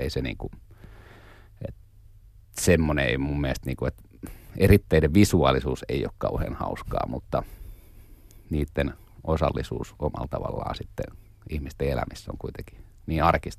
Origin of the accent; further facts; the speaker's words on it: Keminmaa, Lapland, Finland; born there; Ja kun mä oon syntynyt Keminmaalla, joka ei siis ilmeisesti, se ei ole siis Lappia, mutta kuitenkin näin.